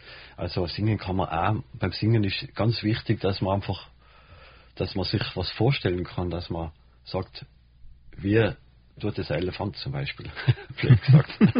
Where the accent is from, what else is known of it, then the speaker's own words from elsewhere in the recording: Roppen, Tyrol, Austria; Und wir sind ja in Roppen aufgewachsen, an einem großen Fluss und recht natürlich aufgewachsen.